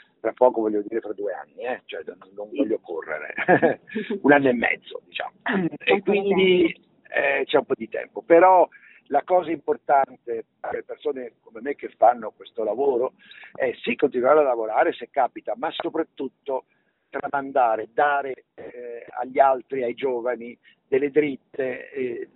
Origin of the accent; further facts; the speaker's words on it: Florence, Tuscany, Italy; Firenze è la mia patria, la mia seconda patria, non sono nato a Firenze, però la reputo la città importantissima per la mia vita, la mia carriera, ho fatto tutto lì, insomma, sono cresciuto lì